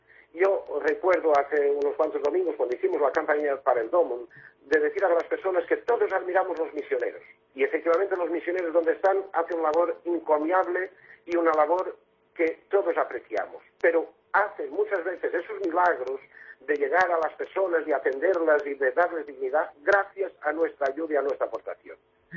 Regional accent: Portugal; Yo, que soy portugués

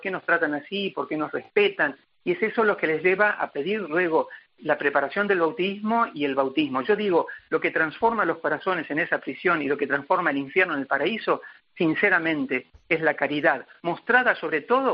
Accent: Argentina; no tengo pensado volver a la Argentina. Me considero ya africano, me considero parte de ellos, pienso como ellos, siento como ellos

